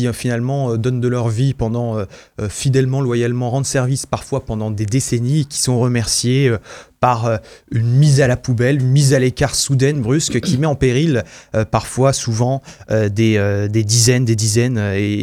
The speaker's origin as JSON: {"language": "French", "town": "Gaël", "region": "Brittany", "country": "France", "said": "moi, je suis d'Ille-et-Vilaine, à Gaël."}